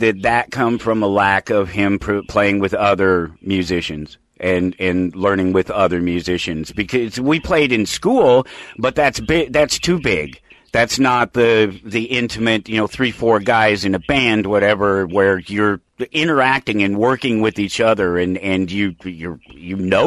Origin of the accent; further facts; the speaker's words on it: Denver, Colorado, United States; So, I'm from Denver, Colorado.